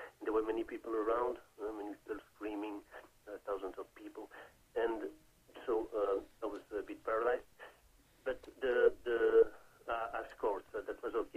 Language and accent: English; Belgium; first language French; English is a second language; I'm from Belgium. I'm a French speaker, so I'm not... my English is not English, not my mother tongue